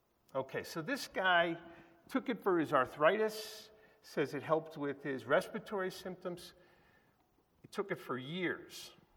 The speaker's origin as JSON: {"language": "English", "region": "New England", "country": "United States", "tie": "born or raised there", "said": "I grew up in New England, so the Boston Celtics, biggest prospect ever in his age, dropped dead."}